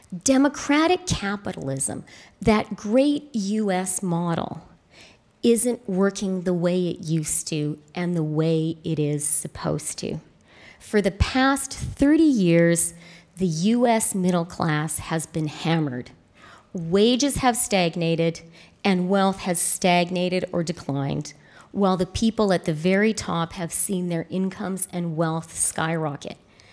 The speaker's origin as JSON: {"language": "English", "country": "Canada", "said": "And as a Canadian, it was a great time."}